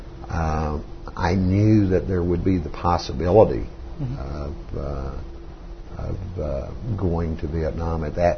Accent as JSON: {"language": "English", "town": "Lubbock", "region": "Texas", "country": "United States", "tie": "born or raised there", "said": "While I was growing up in Lubbock, virtually the main thing that I did as a teenager was roller skating in Carlisle and played with the roller hockey team there."}